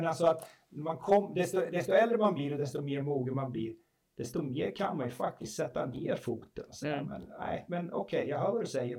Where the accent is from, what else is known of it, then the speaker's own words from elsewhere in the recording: Arboga, Västmanland County, Sweden; moved away; jag kommer från Arboga, det är ju en stor stad om man jämför med.